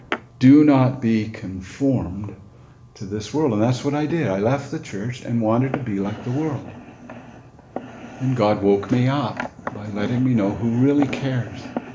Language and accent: English; Newfoundland and Labrador, Canada; moved away as an adult; I grew up in Newfoundland, far east in this country as you can get.